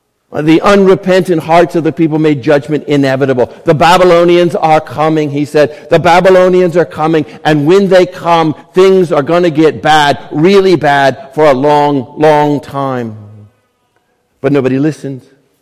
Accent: Tampa, Florida, United States; I grew up in Tampa, home of the 2021 Super Bowl champion Buccaneers of the NFL.

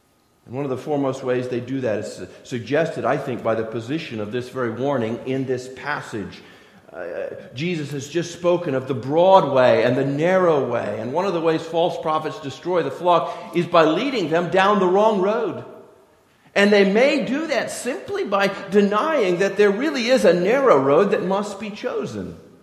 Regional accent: Florida, United States; You know, I grew up in Florida. In Florida, we have citrus trees.

